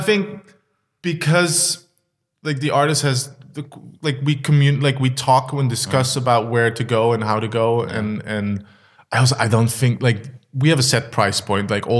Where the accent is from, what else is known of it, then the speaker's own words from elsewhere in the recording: Netherlands; now in Germany; I'm from the Netherlands, so we have a good base there.